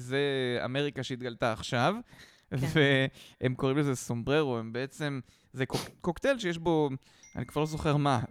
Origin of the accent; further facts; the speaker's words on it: Rishon LeZion, Central District, Israel; אני מדבר איתך על ראשון מזרח, אזור התעשייה הישן, שזה הנאפיס הראשון, לדעתי, המקורי, אבל זה בעיקר שאני גדלתי בו.